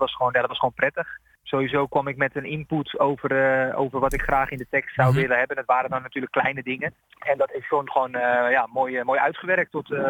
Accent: Haarlem, North Holland, Netherlands; ik ben 34 jaar en ik kom dus uit Haarlem.

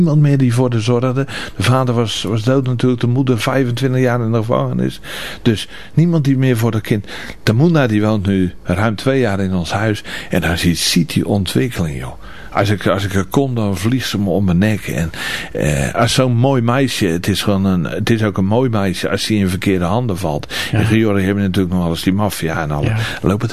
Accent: Capelle-West, South Holland, Netherlands; En ik heb tot november 2008, meer dan 52 jaar, heb ik in Capelle-West gewoond. En ik ben de hele wereld uitgevlogen, maar mijn woonplaats is altijd in een straal van 100 meter geweest eigenlijk.

